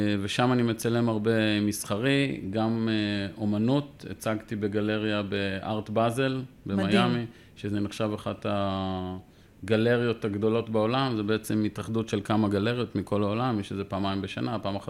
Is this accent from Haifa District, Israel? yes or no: no; Jaffa, Tel Aviv District, Israel; גדלתי ביפו עתיקה, בשכונה של אומנים, עם מלא ציירים ואדריכלים, כן. ופסלים שגרו לידי.